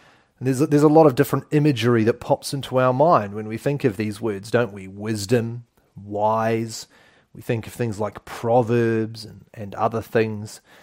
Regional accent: New Zealand; we hail from New Zealand, the mightiest country in the world. Really south.

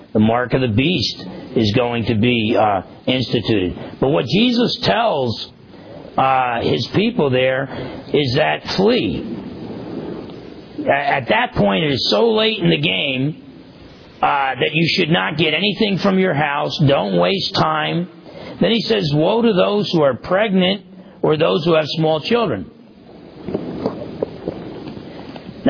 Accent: New Jersey, United States; and I never got hurt when I was growing up in New Jersey.

